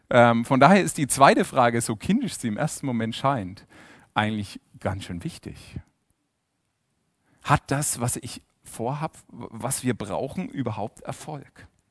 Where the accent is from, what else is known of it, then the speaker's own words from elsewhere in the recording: Germany; Ja, wir haben eine Versicherung. Aber wir sind ja Deutsche, ja.